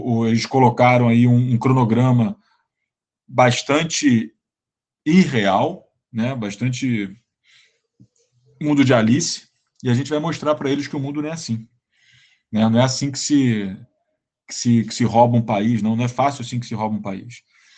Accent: Brazil; É porque eu sou brasileiro.

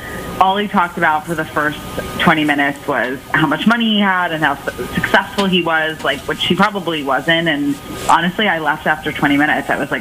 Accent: Des Moines, Iowa, United States; I'm 29. I'm from Des Moines.

